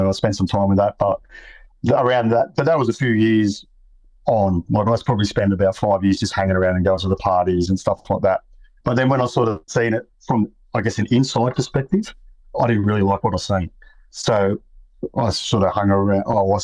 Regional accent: New South Wales, Australia; I grew up in Western Sydney. violence is common in the area.

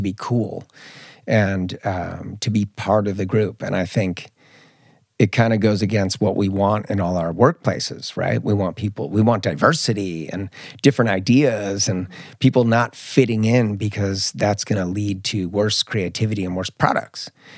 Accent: Marin County, California, United States; I grew up in the environment where I grew up in the Bay Area. I grew up in Marin County, which is a lot of high achievers, you know, a lot of success.

